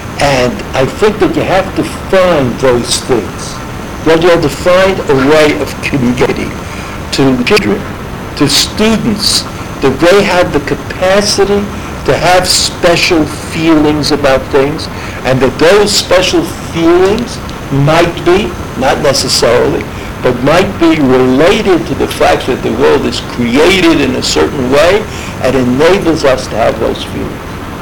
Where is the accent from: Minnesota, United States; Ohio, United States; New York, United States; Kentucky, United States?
New York, United States; since I'm from New York, automatically prejudiced me against him, right?